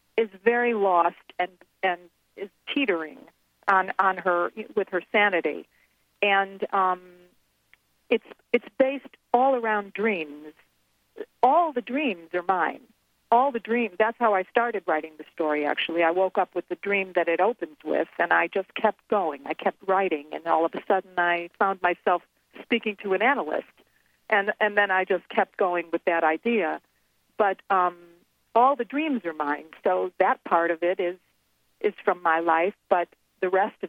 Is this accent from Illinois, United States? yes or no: yes; Chicago, Illinois, United States; Well, Mr. Belmont, you know, because I'm from Chicago